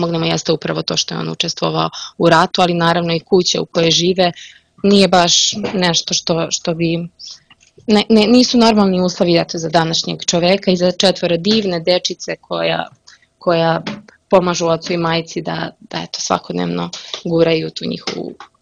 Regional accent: Nova Varoš, Zlatibor District, Serbia; Ja sam inače iz Nove Varoši

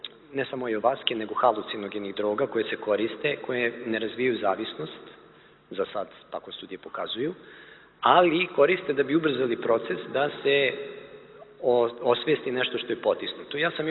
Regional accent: Serbia; njegovo prvo pitanje bilo odakle sam, ja sam rekao iz Srbije.

